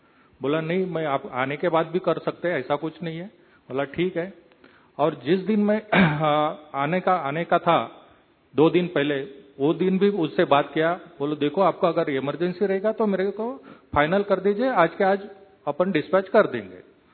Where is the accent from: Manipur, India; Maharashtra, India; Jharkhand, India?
Maharashtra, India; Pune; मैं पुणे से आया हूं।